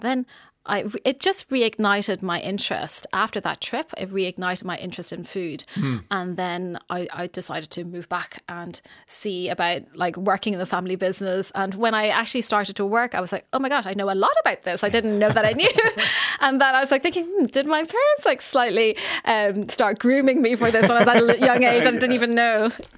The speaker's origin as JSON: {"language": "English", "town": "Dublin", "region": "Leinster", "country": "Ireland", "tie": "born or raised there", "said": "Yes. So I grew up in Dublin. Yeah. And so my parents moved here like 40 something years ago now."}